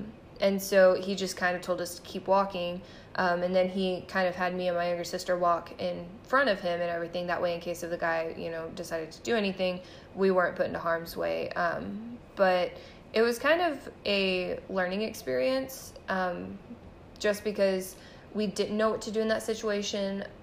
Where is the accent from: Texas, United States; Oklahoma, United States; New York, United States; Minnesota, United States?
Texas, United States; you know, we're from Texas, we don't know how to read those kinds of things all the time